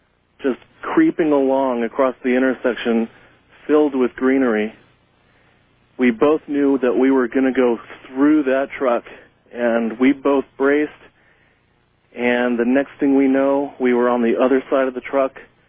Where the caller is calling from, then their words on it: Beverly Hills, California, United States; I'm calling from Beverly Hills.